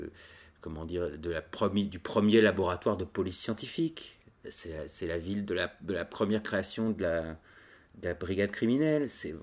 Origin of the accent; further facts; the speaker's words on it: France; Et comme nous, on est français, on fait des tours petites